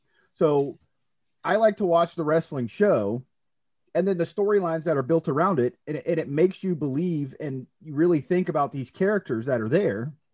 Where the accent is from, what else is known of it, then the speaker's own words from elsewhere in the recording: Tampa, Florida, United States; I'm originally from Tampa. WWF came to Tampa, Florida.